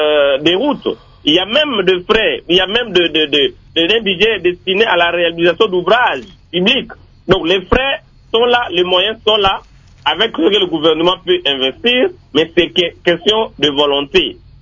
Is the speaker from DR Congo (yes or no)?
yes; Équateur, DR Congo; ceux qui exploitent chez moi à l'Équateur les bois